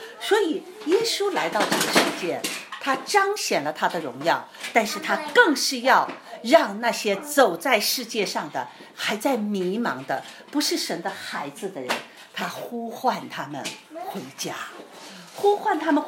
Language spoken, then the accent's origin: Chinese; China; now in United Kingdom; 那对我们从国内来的人，我们那时候出来没，那时候九七年哈